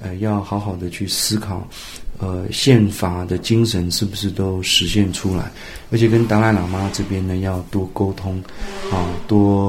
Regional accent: Taiwan; 那么我是从台湾来的哈

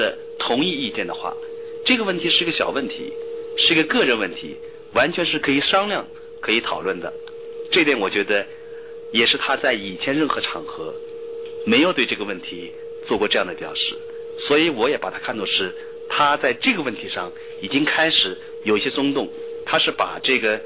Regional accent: China; moved away as an adult; 但是作为一个中国人，我觉得呢，就是我对西藏的认识知识都非常的缺乏

